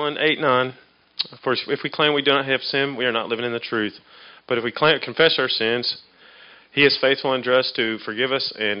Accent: Nashville, Tennessee, United States; I'm from Nashville, Tennessee.

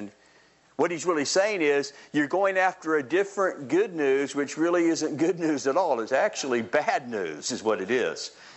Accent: Jacksonville, Florida, United States; Well, I'm from Florida, kind of. Far South Georgia, Jacksonville, Florida.

